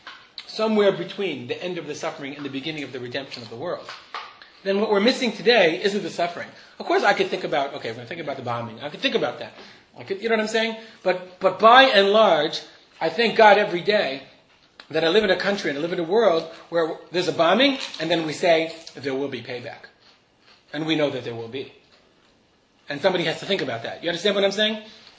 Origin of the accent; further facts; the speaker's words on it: United States; For me, I grew up in America. I never experienced any serious amount of persecution in my life.